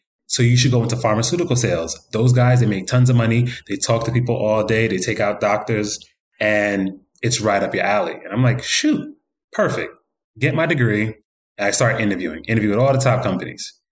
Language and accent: English; New York City, New York, United States; So currently born and raised in the Bronx, New York City, by way of Jamaica. Mom from Kingston, dad from Spanish Town, and went to the University of Miami in Florida.